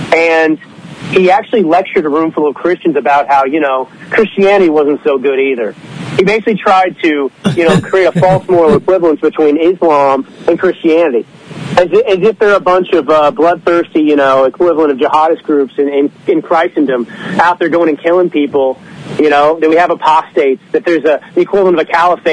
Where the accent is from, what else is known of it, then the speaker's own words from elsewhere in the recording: Dallas, Texas, United States; I grew up in Dallas, Texas, but I went to an all-male Jesuit elitist college prep school for high school